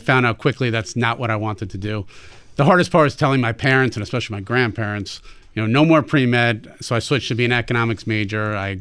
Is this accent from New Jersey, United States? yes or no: yes; Freehold, New Jersey, United States; Sure. I grew up in Freehold, New Jersey. Mm-hmm. So most people know, home